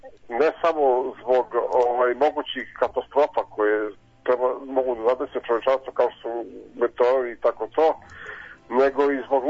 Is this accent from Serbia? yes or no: yes; Belgrade, City of Belgrade, Serbia; ja sam iz Beograda